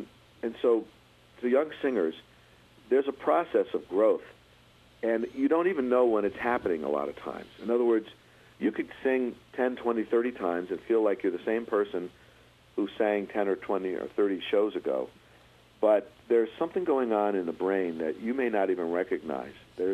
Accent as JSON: {"language": "English", "region": "Connecticut", "country": "United States", "tie": "born or raised there", "said": "I grew up in Connecticut, so that's our neighborhood."}